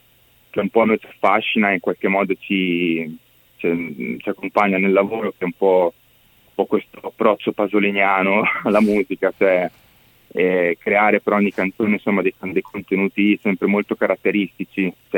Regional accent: Bellaria-Igea Marina, Emilia-Romagna, Italy; now in Santarcangelo di Romagna, Italy; Siamo in Romagna, io e Lorenzo, adesso io abito proprio a Sant'Arcangelo, ma ho sempre abitato sulla riviera, tipo Bellarese Marina.

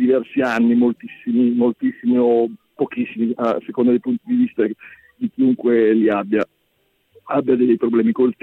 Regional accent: Lombardy, Italy; non ne facciamo necessariamente una colpa, purtroppo siamo di quel territorio.

